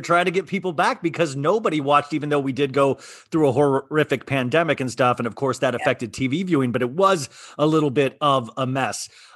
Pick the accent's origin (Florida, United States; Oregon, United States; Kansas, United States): Kansas, United States; Olathe; I visited, I'm from Olathe, Kansas.